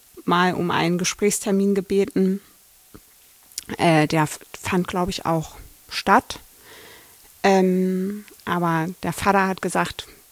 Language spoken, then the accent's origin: German; Berlin, Germany; ich komme aus Berlin